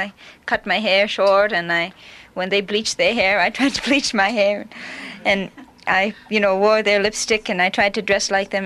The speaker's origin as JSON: {"language": "English", "region": "Saskatchewan", "country": "Canada", "tie": "born there", "said": "I was born in Saskatchewan to parents that I never knew."}